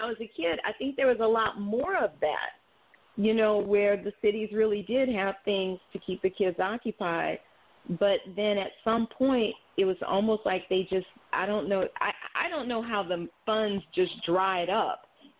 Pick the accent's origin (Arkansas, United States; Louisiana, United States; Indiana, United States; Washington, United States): Louisiana, United States; New Orleans; I remember as a kid, I grew up in New Orleans